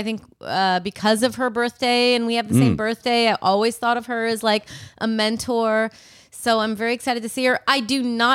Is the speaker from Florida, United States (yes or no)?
no; Rockford, Illinois, United States; I'm from Rockford, Illinois.